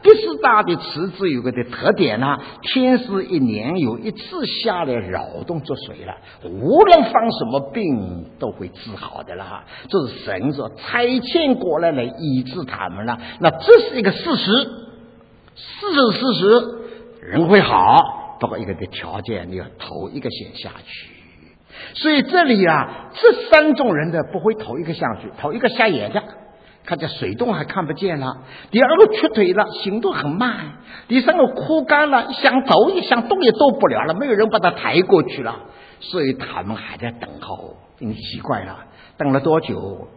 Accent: China; 所以弟兄姊妹呢，我们是中国人，现在也没有其他国家的人啊

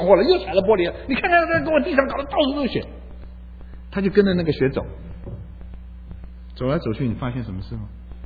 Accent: China; 我们中国人虽然受了这么多年的教育

